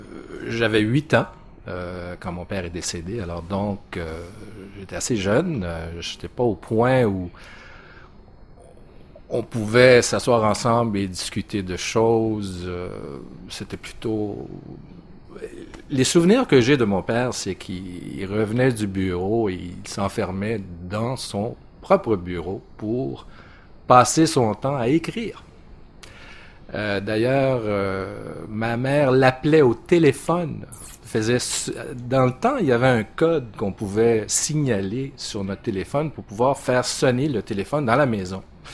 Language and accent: French; Montreal, Quebec, Canada; born there; Je suis né ici à Montréal, je me considère québécois, canadien, grec, un petit peu des trois, un mélange des trois.